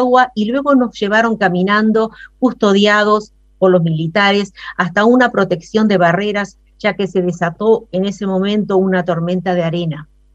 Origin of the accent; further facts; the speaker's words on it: Uruguay; como toda uruguaya, no dejé la bombilla en Kabul.